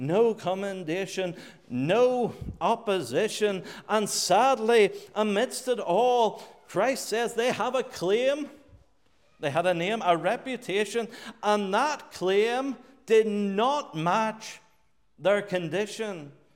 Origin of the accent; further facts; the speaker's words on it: Northern Ireland, United Kingdom; now in Wallingford, United Kingdom; I come from Northern Ireland.